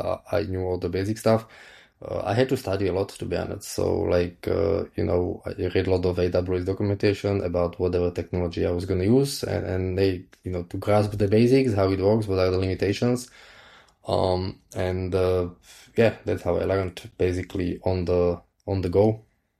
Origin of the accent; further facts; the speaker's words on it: Slovakia; English is a second language; Slovakia.